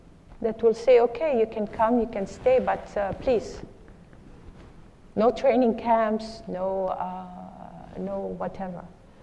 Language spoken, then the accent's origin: English; Lebanon; I think I've seen how my country of origin, I grew up in Lebanon, has gone through 23 years of civil war